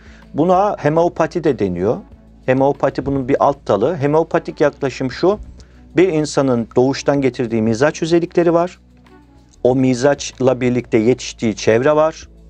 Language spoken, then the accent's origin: Turkish; Black Sea Region, Turkey; Nerelisin dedi bana, Karadenizliyim deyince.